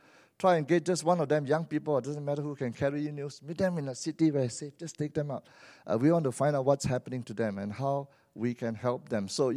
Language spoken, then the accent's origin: English; Malaysia; Wherever I go, because I'm Malaysian, you see.